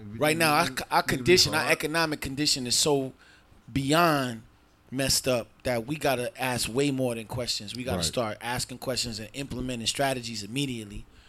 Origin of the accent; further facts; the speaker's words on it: Bronx, New York, United States; now in Atlanta, United States; Obviously, I'm from New York, from the Bronx. But I've been here.